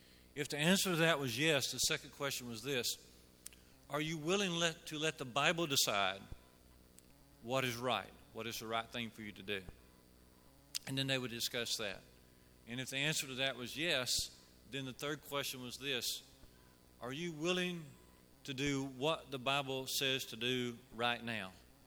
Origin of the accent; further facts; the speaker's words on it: Jasper, United States; I grew up in Jasper